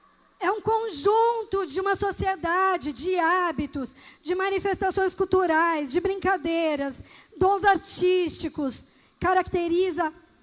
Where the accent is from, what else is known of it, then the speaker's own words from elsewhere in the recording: São Paulo, Brazil; Porque é um cardápio paulista. É de onde eu vim, da minha cultura. Mas eu não me fechei para a cultura mineira.